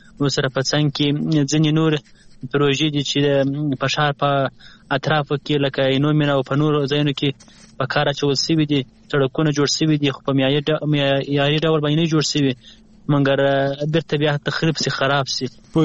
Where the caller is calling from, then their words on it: Kandahar, Afghanistan; د قندهار سره په لای کې